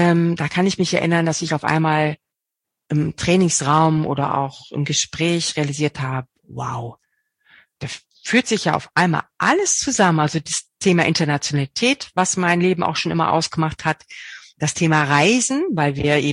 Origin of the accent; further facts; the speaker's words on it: Bad Zwischenahn, Lower Saxony, Germany; now in South Africa; nach Bad Zwischenahn, also meinen Heimatort in Deutschland eingeladen habe.